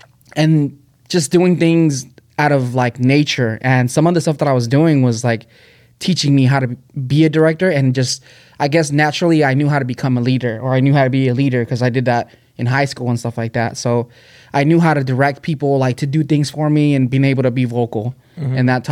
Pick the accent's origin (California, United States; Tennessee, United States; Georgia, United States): California, United States; Fresno; moved away; and I'm originally from Fresno. So, like, not Fresno, but like in that central California area.